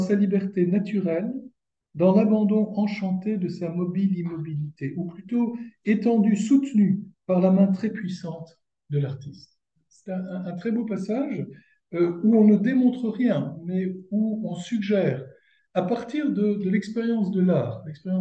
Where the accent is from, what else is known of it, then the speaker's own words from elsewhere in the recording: Grand Est, France; quand on est pas belge, moi je suis lorrain, donc un peu entre les deux